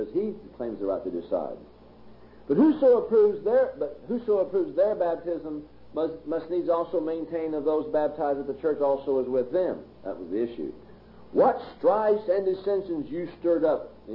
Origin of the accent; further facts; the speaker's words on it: Texas, United States; You know, I'm from Texas, therefore the world ought to, you know.